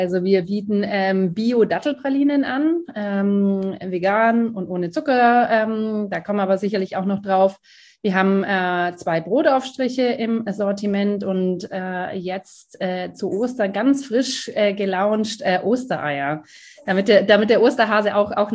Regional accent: Turkey; Ich bin habe Großteile meiner Jugend in der Türkei verbracht.

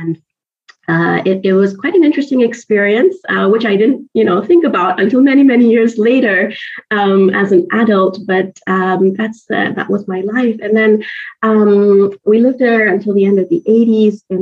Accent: Karachi, Sindh, Pakistan; born there; So I was born in Pakistan, in Karachi. Funnily enough, my parents are Pakistani, but they weren't living there at the time.

